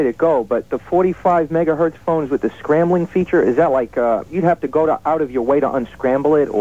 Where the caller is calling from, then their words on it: Long Island, New York, United States; I'm calling from Long Island